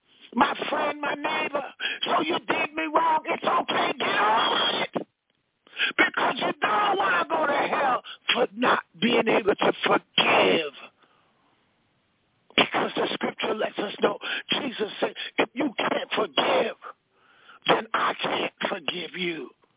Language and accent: English; New York, United States; Oh, I say maybe about 25 miles from where I live in New York, where I grew up at in New York. We have a place called Montauk Point.